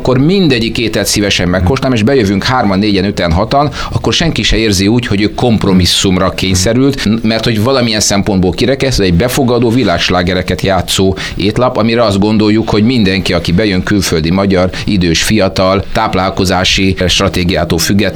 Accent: Budapest, Hungary; ez a belváros, ez magyarként, budapestiként legalább annyira minden nap ámulatba ejtő, mint külföldiként.

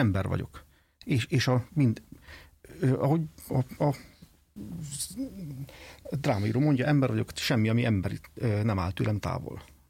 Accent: Hungary; magyar ember vagyok, szeretem Magyarországot

